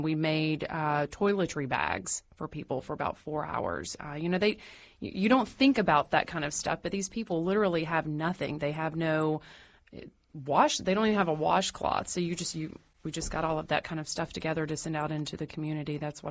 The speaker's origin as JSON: {"language": "English", "region": "Alabama", "country": "United States", "tie": "born or raised there", "said": "It's growing up in Alabama, I'm used to tornadoes."}